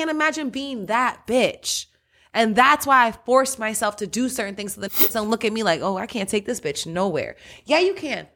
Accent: Chicago, Illinois, United States; I'm from Chicago. I'm from the Midwest. I am a meat and potatoes type of bitch.

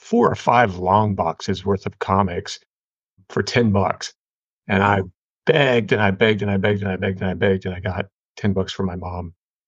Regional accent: Texas, United States; now in Paris, France; So I'm originally from Texas.

